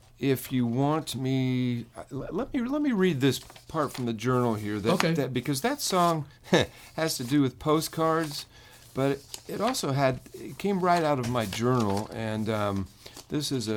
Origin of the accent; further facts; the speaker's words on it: Indiana, United States; born there; Of course, I wasn't. I was born in Indiana.